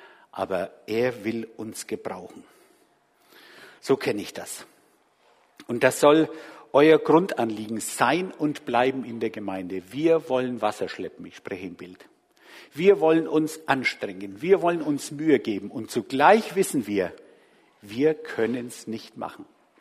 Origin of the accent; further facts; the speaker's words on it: Bavaria, Germany; ich komme aus Franken.